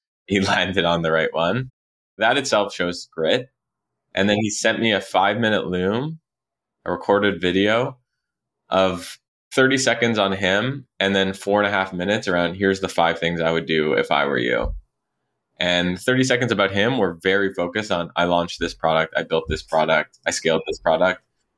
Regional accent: Montreal, Quebec, Canada; I grew up in Montreal, Canada. I ended up dropping out of school.

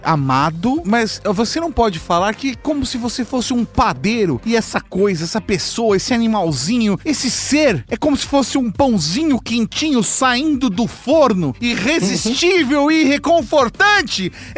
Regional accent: São Paulo, Brazil; eu sou de São Paulo.

